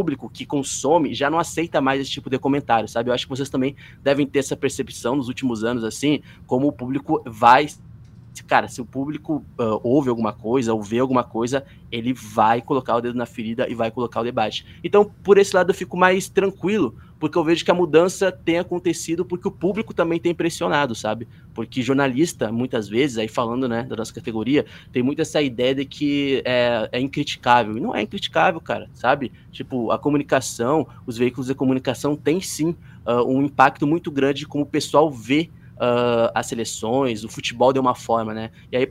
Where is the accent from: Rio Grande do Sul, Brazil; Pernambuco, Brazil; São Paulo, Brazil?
Rio Grande do Sul, Brazil; como eu sou do Rio Grande do Sul